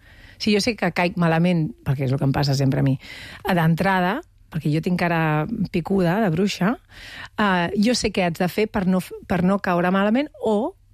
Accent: Maçanet de Cabrenys, Catalonia, Spain; Maçanet de Cabrenys.

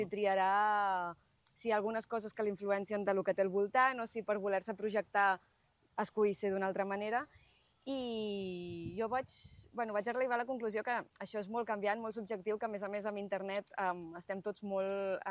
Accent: Premià de Mar, Catalonia, Spain; A més, jo soc de Premià de Mar, o sigui, no soc de Mallorca, però també tinc el Mediterrani allà a la porta de casa

